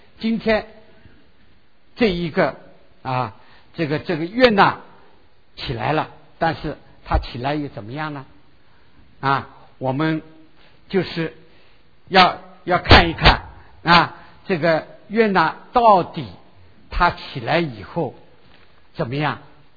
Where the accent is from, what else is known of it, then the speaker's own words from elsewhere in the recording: China; 因为这个罪人啊，在我们中国人当中听到罪字最可怕了，大家都不会承认啊。